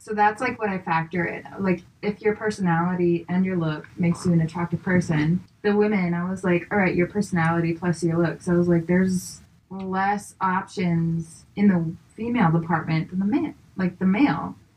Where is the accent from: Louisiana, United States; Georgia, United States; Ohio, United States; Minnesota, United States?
Georgia, United States; Canton; In Canton, Georgia. I grew up in the South.